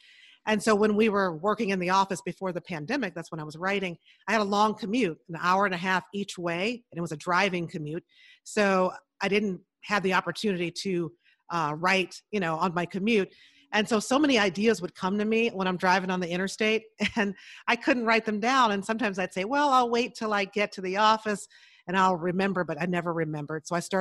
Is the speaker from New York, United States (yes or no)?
no; Chicago, Illinois, United States; No, I grew up in Chicago. So in the big city on the South side